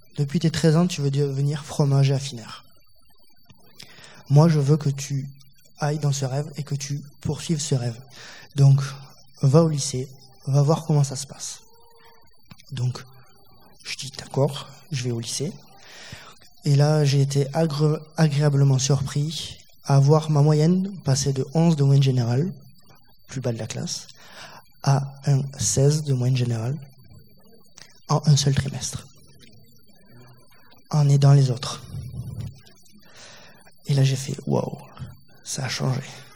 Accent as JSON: {"language": "French", "town": "Toulouse", "region": "Occitanie", "country": "France", "said": "je suis de Toulouse"}